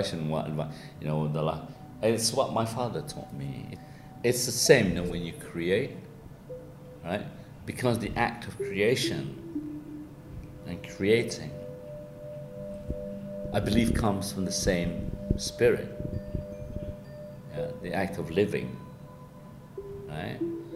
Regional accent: Egypt; I grew up in Egypt. I remember, you know, I was playing football in Segambut. I was 3 or 4, I mean, before we moved out.

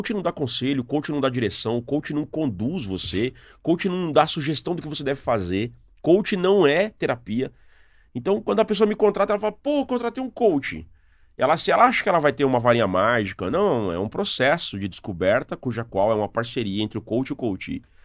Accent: Mauá, São Paulo, Brazil; Eu sou nascido e criado na cidade de Mauá.

